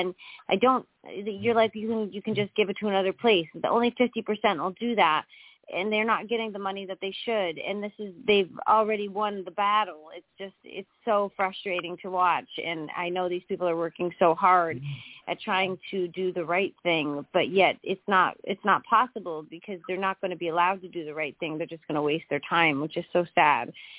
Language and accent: English; Canada; And, of course, I'm Canadian, too, and I find it disgusting